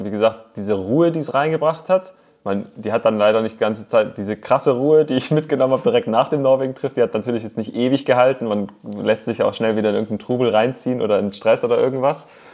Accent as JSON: {"language": "German", "town": "Reutlingen", "region": "Baden-Württemberg", "country": "Germany", "said": "ich komme ja aus dem Raum Stuttgart, aus Reutlingen. Das heißt, es ist schon irgendwie so ein bisschen Heimatgefühle, so das Ländle."}